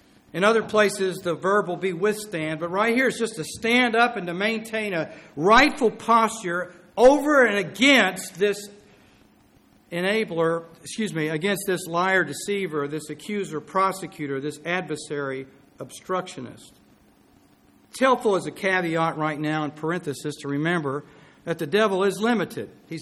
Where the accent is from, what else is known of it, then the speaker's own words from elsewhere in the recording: Tulsa, Oklahoma, United States; I grew up in Tulsa, Oklahoma.